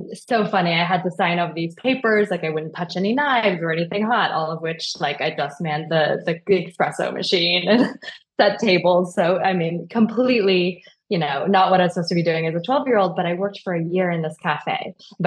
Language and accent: English; California, United States; I'm from California.